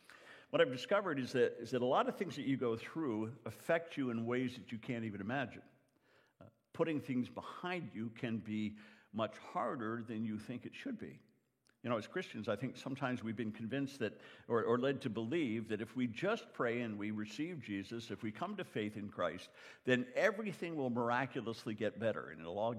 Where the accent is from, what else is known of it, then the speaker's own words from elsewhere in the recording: Canada; now in United States; Now, most of you know that I grew up mostly in Canada. I'm Canadian by birth, though I'm an American citizen now. And my dad, he was British. He was from Great Britain.